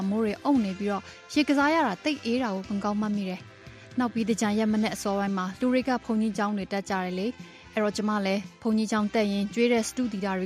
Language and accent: Burmese; Taunggyi, Shan State, Myanmar; ကျမကတော့ရှမ်းပြည်တောင်ကြီးမှာကြီးခဲ့တာမို့